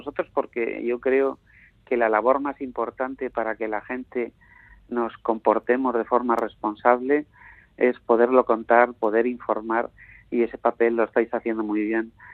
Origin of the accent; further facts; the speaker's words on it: Spain; a mí personalmente, como español